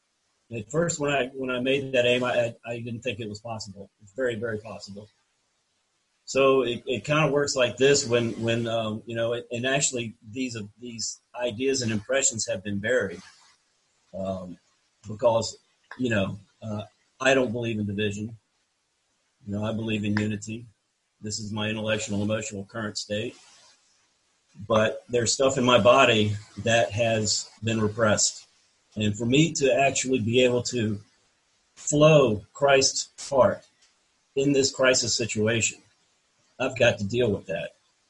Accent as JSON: {"language": "English", "region": "the South", "country": "United States", "tie": "born or raised there", "said": "now I'm 59 years old. I grew up in the South."}